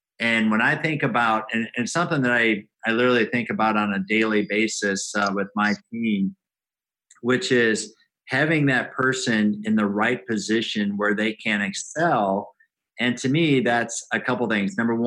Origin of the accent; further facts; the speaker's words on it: Midwest, United States; I grew up in the Midwest